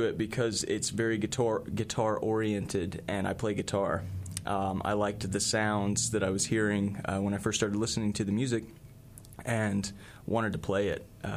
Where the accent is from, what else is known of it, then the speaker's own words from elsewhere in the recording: Fayetteville, Arkansas, United States; I'm from Fayetteville.